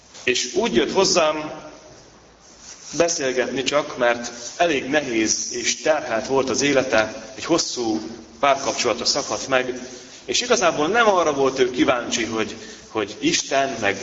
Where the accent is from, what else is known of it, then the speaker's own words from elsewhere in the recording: Velyka Bihan, Zakarpattia Oblast, Ukraine; ahol nevelkedtem Nagyberegen